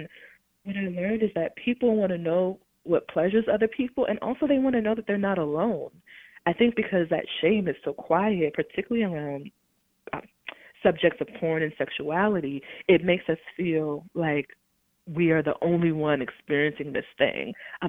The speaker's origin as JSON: {"language": "English", "town": "Long Island", "region": "New York", "country": "United States", "tie": "born or raised there", "said": "Well, first I want to say I grew up on Long Island, New York."}